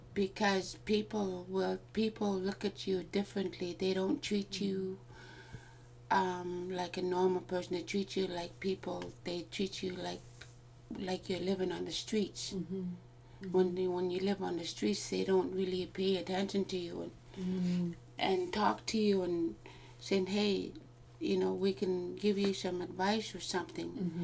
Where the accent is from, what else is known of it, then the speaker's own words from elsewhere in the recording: Kispiox, British Columbia, Canada; I'm a First Nation. I'm from the Kispiaks. I'm a Frog Clan.